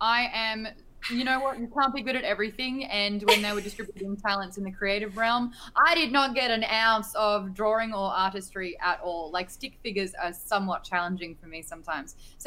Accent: Australia; accent: Australian; I want you to hear my overtly Australian accent.

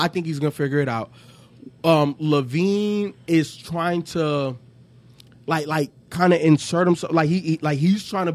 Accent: Chicago, Illinois, United States; Growing up in Chicago, I was born in 84, the year Jordan was drafted by the Bulls, right?

